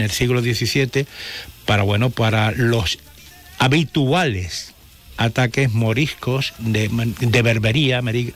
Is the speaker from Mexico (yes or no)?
yes; Gulf of Mexico, Mexico; Soy del Golfo de México, no de Estados Unidos, no de América, de México.